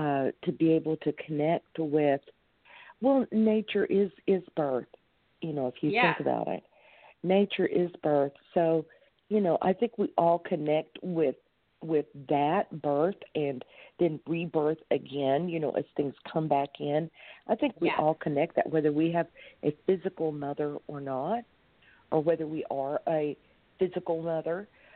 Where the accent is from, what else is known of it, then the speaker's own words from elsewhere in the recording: Texas, United States; I'm from West Texas, and it's like a desert there.